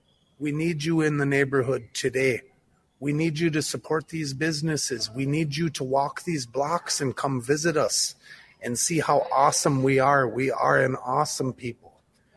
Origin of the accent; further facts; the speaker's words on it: Minneapolis, Minnesota, United States; the fact of the matter is I am from Minneapolis. I was here as a young man. I was just a young boy and this stuff wasn't around.